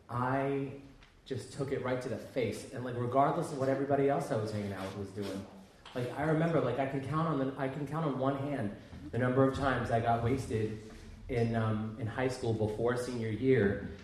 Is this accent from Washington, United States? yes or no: no; Brooklyn, New York, United States; Born and raised in Brooklyn, out in Sheepshead Bay.